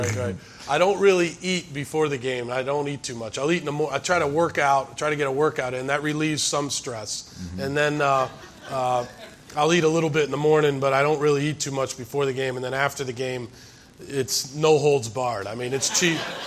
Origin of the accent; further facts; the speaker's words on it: Massachusetts, United States; I was pretty fortunate because where I grew up, I'm from New England. I grew up outside of Boston.